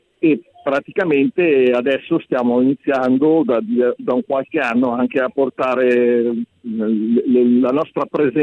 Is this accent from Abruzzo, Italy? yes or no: no; Lombardy, Italy; non ne facciamo necessariamente una colpa, purtroppo siamo di quel territorio.